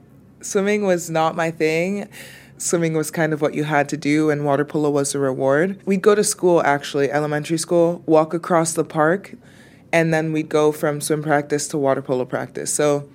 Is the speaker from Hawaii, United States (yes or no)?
no; Miami, Florida, United States; Coming to this team from my background growing up in Miami and playing water polo and then choosing to go to Princeton to play water polo and for my academics was definitely an uncomfortable transition.